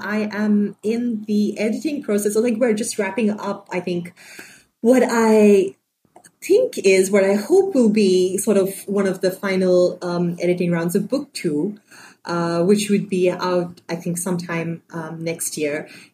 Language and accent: English; Sri Lanka; because, you know, I grew up in Sri Lanka and it just felt like it made sense for me to go about it that way.